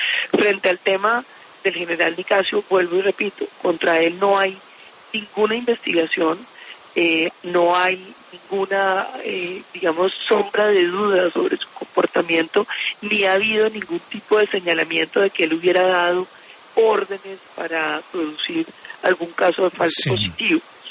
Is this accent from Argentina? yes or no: no; Colombia; como colombianos